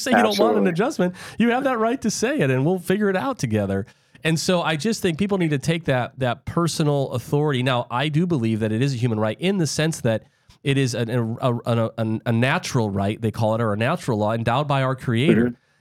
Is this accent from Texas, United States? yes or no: no; South Dakota, United States; I'm originally from South Dakota, and I remember we live close to a border.